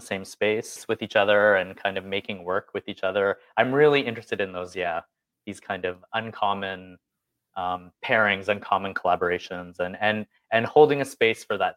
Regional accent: Windsor, Ontario, Canada; I was born in Windsor, Ontario. So in the 90s, when I was a teenager, I was really involved in the Detroit techno and rave culture scene there.

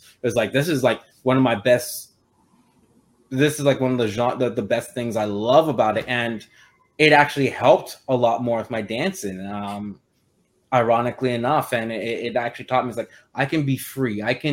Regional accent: Montreal, Quebec, Canada; So basically, I'm born and raised in Montreal, Quebec. That's my birth home province and city.

